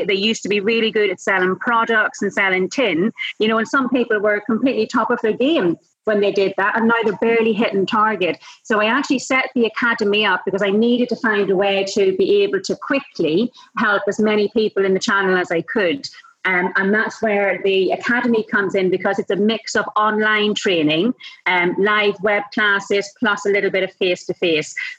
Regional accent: Enniskillen, Northern Ireland, United Kingdom; now in Pangbourne, United Kingdom; I'm Irish and come from Inniskillen, so a little place called Inniskillen in Northern Ireland. And I came over to England actually after I'd done the travelling.

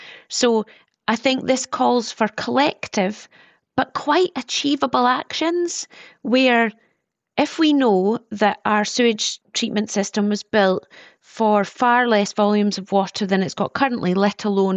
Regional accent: Dundee, Scotland, United Kingdom; growing up in Dundee, we lived in a Victorian house and it had inbuilt shutters.

